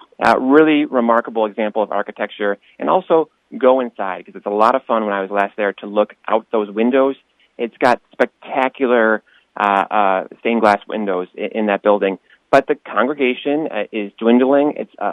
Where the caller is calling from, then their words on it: Springfield, Illinois, United States; And we're headquartered in Chicago, but I am calling from the Springfield office of Landmarks Illinois.